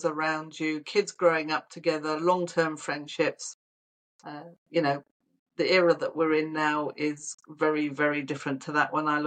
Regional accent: South West England, United Kingdom; born there; I was born in North Devon, so southwest of England.

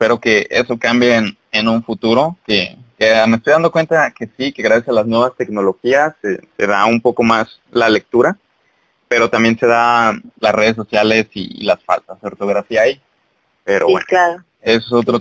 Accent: Guadalajara, Jalisco, Mexico; Ahorita están escuchando a dos tapatíos, así se les dice a los de Guadalajara, Guadalajara, sí. Jalisco, que es donde estoy yo

